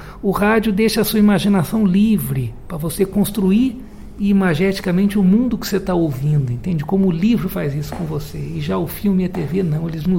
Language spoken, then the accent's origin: Portuguese; Minas Gerais, Brazil; Eu sou mineiro do sul de Minas, por conseguinte sou caipira. Vivi 25 anos na minha cidade, caçula de uma família de 13 filhos. Papai era ferroviário